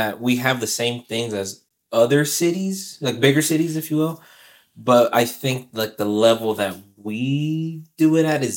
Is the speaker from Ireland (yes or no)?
no; Honduras; now in United States; I consider myself, quote unquote, 100% Honduran.